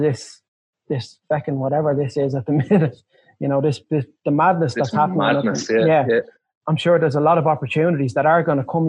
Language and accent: English; Leinster, Ireland; But I get it because I'm from North County Dublin. My family are from Dunycarney, Whitehall area. That's my dad's side, you know.